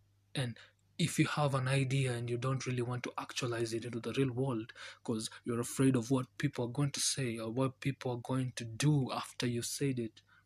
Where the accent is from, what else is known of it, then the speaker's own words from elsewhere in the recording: Kenya; first language Kikuyu; English is a second language; And in my mother tongue, I would really like to quote it. It's in Kikuyu.